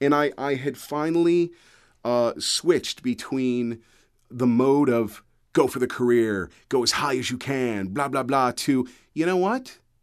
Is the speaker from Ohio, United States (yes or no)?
yes; Cleveland, Ohio, United States; He's one of the guys that taught me a lot back in my hometown of Cleveland when he was at GCL.